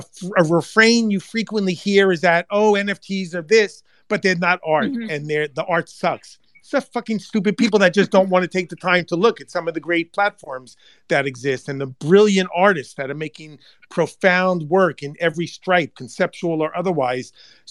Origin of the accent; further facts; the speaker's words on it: Long Island, New York, United States; born there; English is a second language; I struggle with English and I'm born in Long Island and my kids never let me forget how bad my accent is.